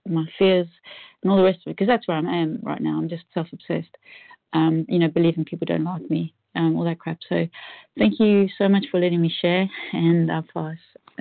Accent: United Kingdom; I'm from the United Kingdom.

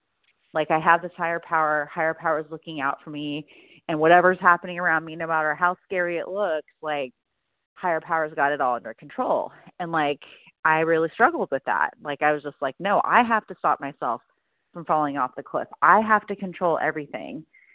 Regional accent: Oregon, United States; I'm from Oregon.

